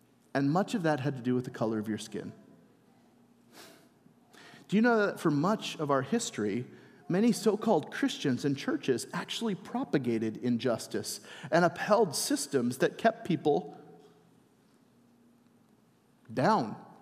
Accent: United States; my identity is first as a Christian, one in Christ, way before I'm an American.

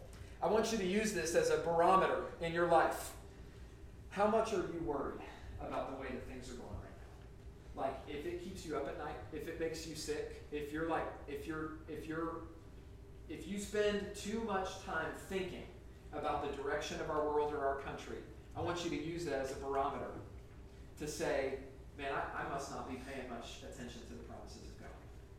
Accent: Florida, United States; I'm from Central Florida originally. We used to go to the beach all the time.

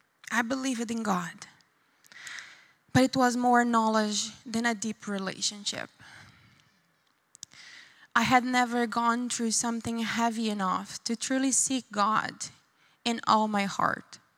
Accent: Brazil; So I grew up in Brazil in a family with faith.

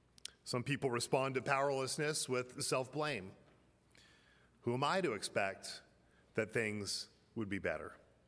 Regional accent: Colorado, United States; I grew up in Colorado, so you know I had the chance of driving in icy conditions.

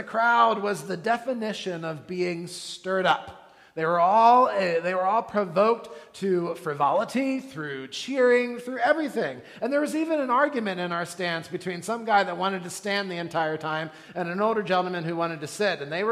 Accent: Pennsylvania, United States; born there; I'm a Penn State fan because I was born in Pennsylvania.

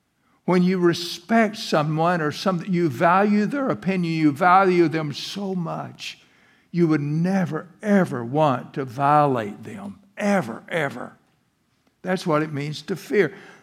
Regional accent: Chestnut Ridge, Missouri, United States; I'm from Chestnut Ridge, Missouri. Do you think that ever impresses anybody when they ask me where I am? Well, I'm from Chestnut Ridge, Missouri.

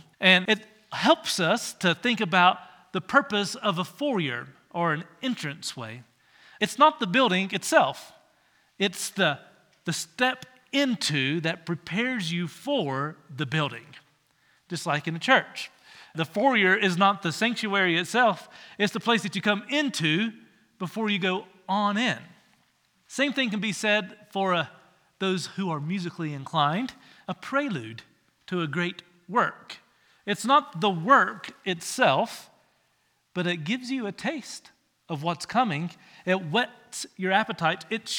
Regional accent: Virginia, United States; Growing up in Virginia, I had the great opportunity of taking a field trip

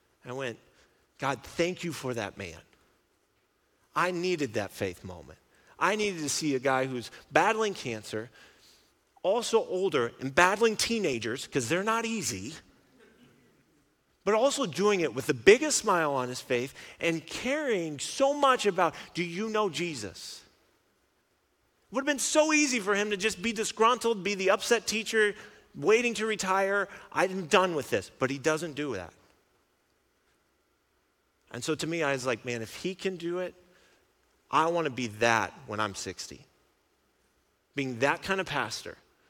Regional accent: Kansas City, Missouri, United States; now in Rapid City, United States; when I first moved here, I grew up in Kansas City.

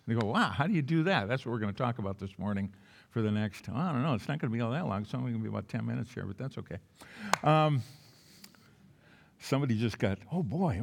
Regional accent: Duluth, Minnesota, United States; somebody asked me this morning where did I grew up in Duluth, Minnesota.

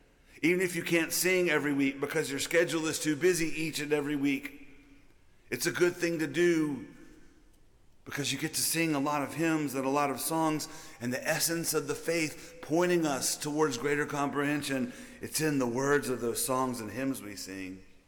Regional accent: Gulf Coast, United States; Do you know the worst natural disaster in the history of the United States? I do, because I'm from the Gulf Coast.

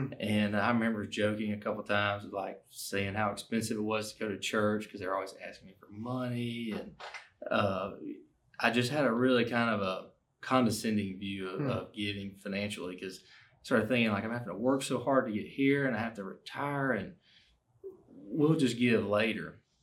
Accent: Alabama, United States; I grew up in Baldwin County, and we went to Troy after going to Faulkner, where I met my wife.

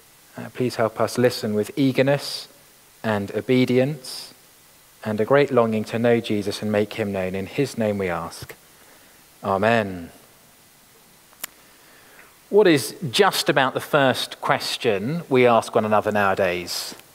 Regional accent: United Kingdom; I guess we talk about it because we're British.

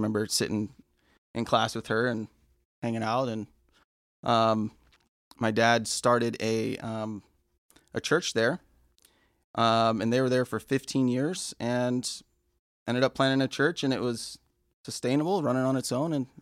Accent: Central Visayas, Philippines; I grew up in the Philippines. My parents were missionaries over there.

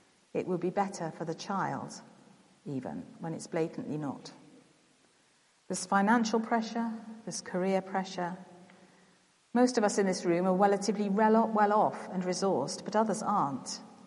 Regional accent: South Africa; I grew up in South Africa

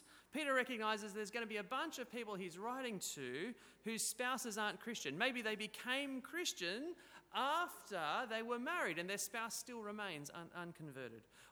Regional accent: Australia; And we can, by God's strength, live confidently as an Australian.

